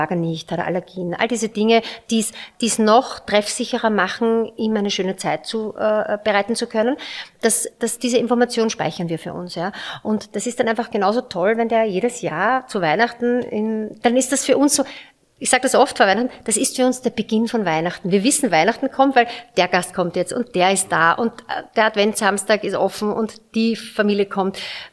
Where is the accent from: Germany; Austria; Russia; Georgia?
Austria; Styria; Aber wir haben als Steirer einen wirklich wahnsinnig hohen Stammgästeanteil.